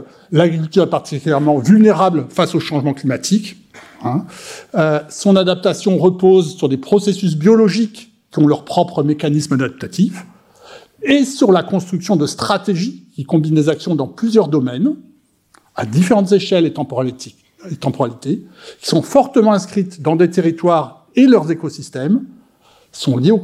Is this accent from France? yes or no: yes; Montpellier, Occitanie, France; Je suis de Montpellier